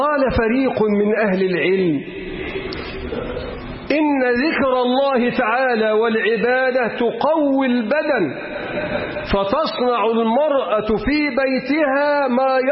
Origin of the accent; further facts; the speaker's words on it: Egypt; اللهم اجعل بلدنا مصر بلد أمن وأمان ورخاء واستقرار